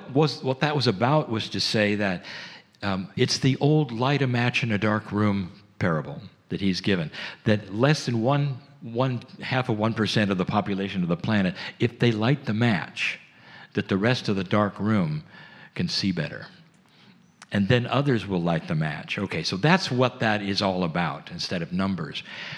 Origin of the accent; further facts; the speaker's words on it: United States; people in general in America, because I'm American, I can say, are less afraid of the establishment.